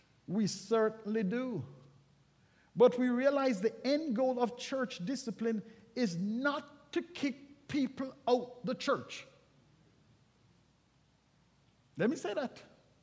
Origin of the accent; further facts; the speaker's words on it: Jamaica; as a teenager growing up in Jamaica